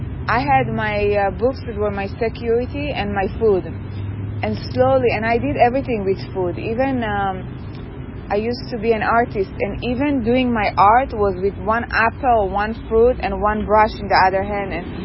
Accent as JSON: {"language": "English", "country": "Israel", "tie": "born or raised there", "said": "I grew up in Israel. This is where I grew up there. This is where I went to school. My family are all there"}